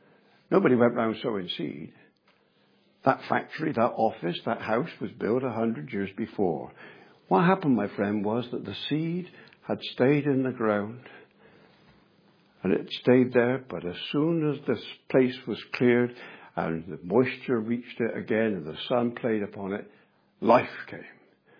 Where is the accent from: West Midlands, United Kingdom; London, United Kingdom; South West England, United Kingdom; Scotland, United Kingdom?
South West England, United Kingdom; Bristol; I'm a Bristolian, you might tell from my accent. When I was a boy, I lived in Bristol. I was brought up in Bristol.